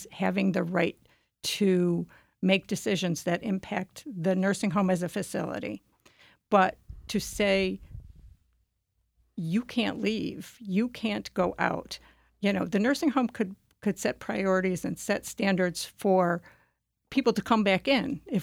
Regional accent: United States; as an American, you feel like, you know, you have certain rights.

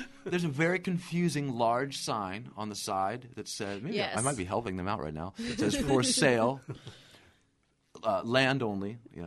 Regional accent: Dayton, Ohio, United States; But I really still feel like that Dayton is my home. you know, my hometown. This is the musical. This is where I grew up musically.

